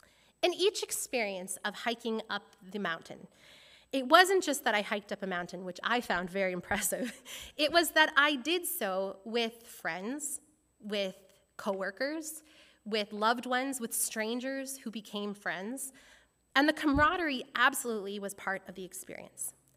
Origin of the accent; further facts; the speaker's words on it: Canada; I'm from Canada